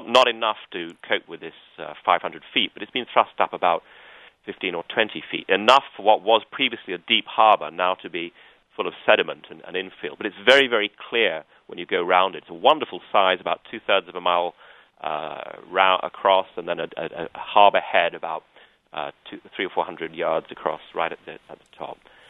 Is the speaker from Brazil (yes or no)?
no; United Kingdom; I mean, being a Brit, I'm going to take something like a James Bond novel as my example.